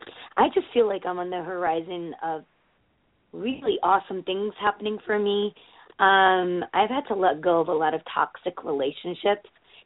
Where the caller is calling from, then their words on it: Connecticut, United States; I'm from Connecticut.